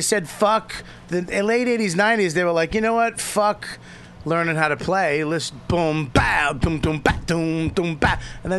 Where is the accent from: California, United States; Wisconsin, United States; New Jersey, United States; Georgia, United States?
New Jersey, United States; I'm from Jersey.